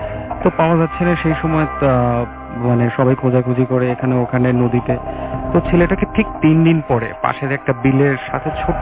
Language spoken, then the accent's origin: Bangla; Pabna, Rajshahi Division, Bangladesh; আমি এসেছি মধ্যপ্রদেশ থেকে, আমার হোম টাউন পাবনাতে।